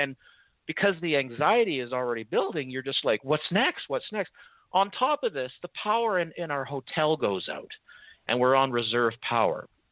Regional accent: Vancouver, Washington, United States; I'm from Vancouver, which is just above Seattle in the Pacific Northwest. We live on the edge of a rainforest.

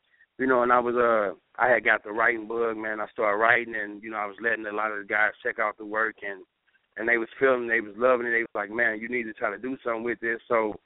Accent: St. Louis, Missouri, United States; And I'm coming from St. Louis, Missouri, you know, born and raised, you know, the show me state.

